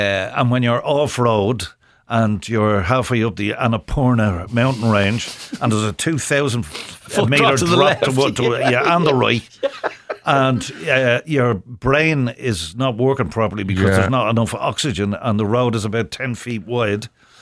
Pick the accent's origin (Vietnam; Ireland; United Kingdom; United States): Ireland; But of course, being Irish, we went in the middle of February on motorbikes